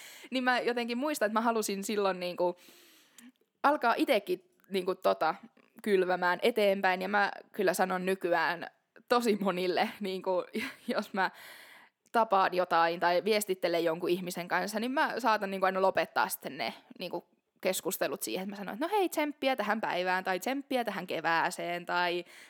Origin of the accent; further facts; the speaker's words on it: Alajärvi, South Ostrobothnia, Finland; Silloin kun mä olin nuori Alajärvellä helluntaiseurakunnassa